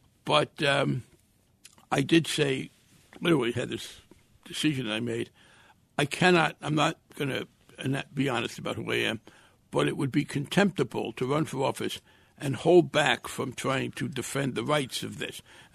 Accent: Bayonne, New Jersey, United States; partly because I grew up in Bayonne at a time when first

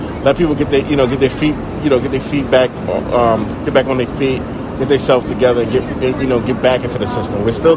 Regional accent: Philadelphia, Pennsylvania, United States; I'm from Southwest Philly.

